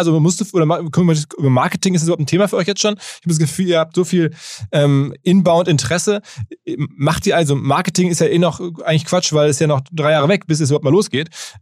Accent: Hamburg, Germany; ich kenne da die Strecke ganz gut als Hamburger.

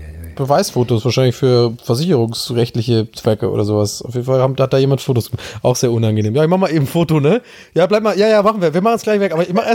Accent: Tübingen, Baden-Württemberg, Germany; Wenn ich nach Tübingen gehe, dann bin ich ja in meiner Heimat.

